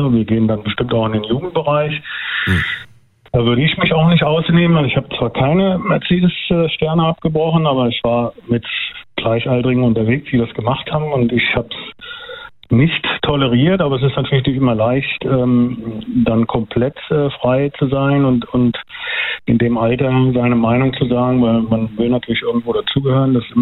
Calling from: Königstein, Hesse, Germany; Aus Königstein.

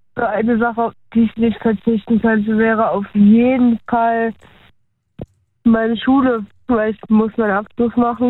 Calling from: Rhineland-Palatinate, Germany; Aus Rheinland-Pfalz.

